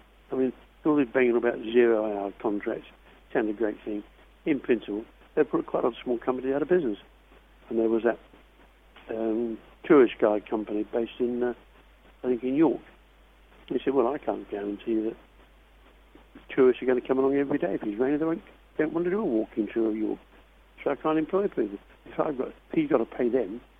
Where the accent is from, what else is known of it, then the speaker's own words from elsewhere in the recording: Yorkshire and the Humber, United Kingdom; being Yorkshireman